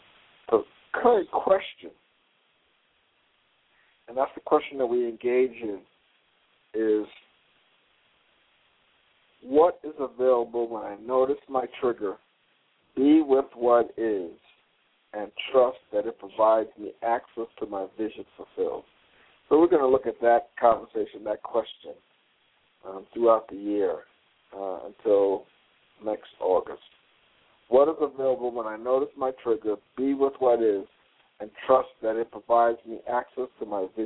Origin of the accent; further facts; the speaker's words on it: New York City, New York, United States; I am from New York City, Jamaica, Queens